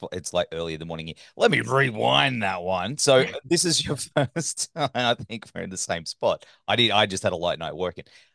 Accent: Gold Coast, Queensland, Australia; believe you're starting the tour in my hometown. That never happens, bro. Gold Coast.

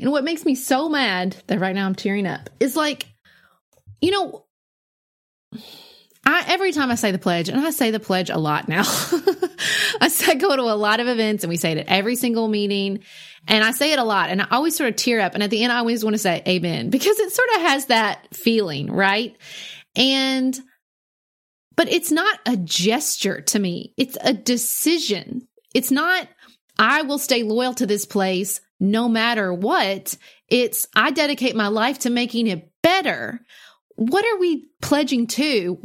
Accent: United States; I'm not a patriotic American because I think, well, we did it, guys.

